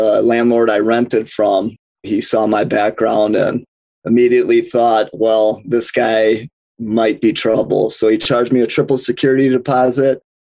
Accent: Milwaukee, Wisconsin, United States; I'm from Milwaukee, Wisconsin.

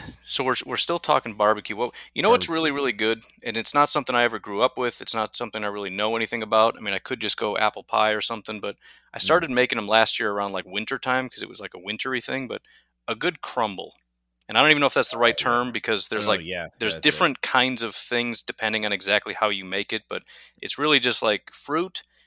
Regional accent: Northern US, United States; I'm a Northerner and I like sweet cornbread and super moist, not dry, crumbly nonsense.

